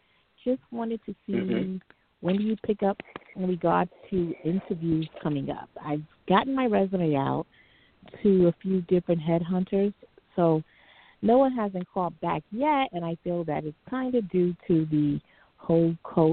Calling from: New York, United States; I am calling from New York.

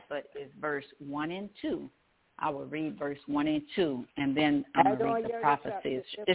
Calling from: Baton Rouge, Louisiana, United States; Good evening, my brothers and sisters. This is … I'm calling from Baton Rouge, Louisiana.

